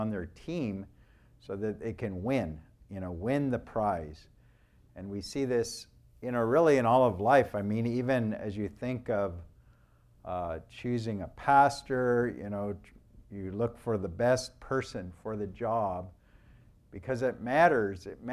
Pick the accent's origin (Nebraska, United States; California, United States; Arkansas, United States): California, United States; Fresno; And a lot of you know that I grew up in Fresno, so it's always good to come back and visit family.